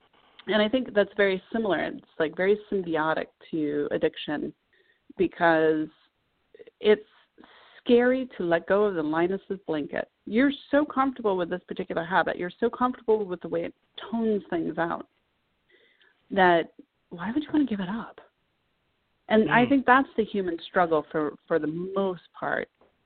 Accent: Miami, Florida, United States; I'm from Miami, man.

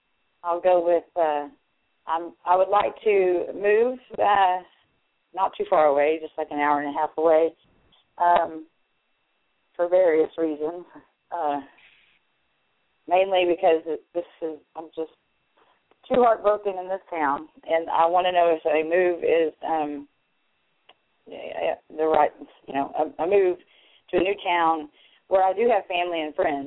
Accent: Texas, United States

